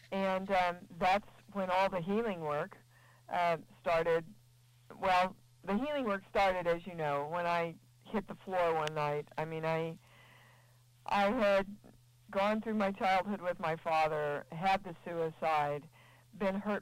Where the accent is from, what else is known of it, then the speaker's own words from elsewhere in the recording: Kansas City, Missouri, United States; in my family, in my Methodist family growing up in Kansas City, that was almost a cardinal sin.